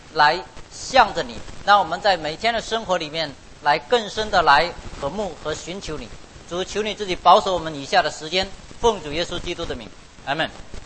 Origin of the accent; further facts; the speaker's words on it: China; 在我们中国人的中文里面，什么叫做新人呢？